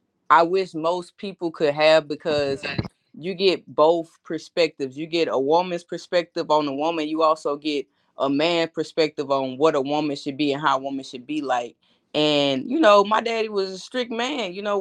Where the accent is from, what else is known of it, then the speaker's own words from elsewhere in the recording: Lake Charles, Louisiana, United States; also born or lived in Minden, United States; I grew up after being in Minden, Louisiana. I grew up in a town called Lake Charles, Louisiana, where I finished out my high school